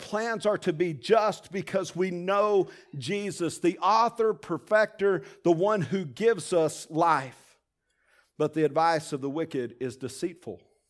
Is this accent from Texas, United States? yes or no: yes; Tulia, Texas, United States; I grew up in Tulia, Texas. Most of you know that. Well, not in Tulia. I mean 15 miles east of Tulia.